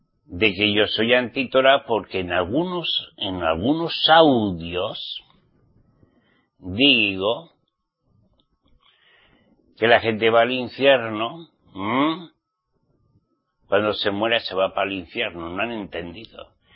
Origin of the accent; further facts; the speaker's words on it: Spain; born there; ¿Cómo soy español? ¿Ah? Al menos mi papá y mi mamá me trajeron así, en España.